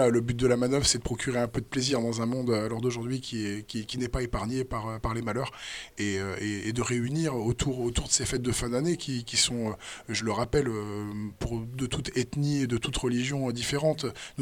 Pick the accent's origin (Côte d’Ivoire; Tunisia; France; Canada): France; Voiron, Auvergne-Rhône-Alpes; Et moi, j'ai grandi à Voiron.